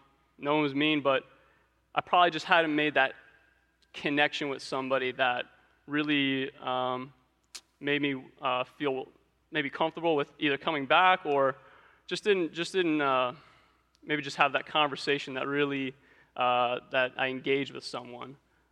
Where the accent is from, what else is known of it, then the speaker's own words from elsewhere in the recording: Clearwater, Florida, United States; now in Orlando, United States; I'm from Clearwater originally. Just grew up playing baseball.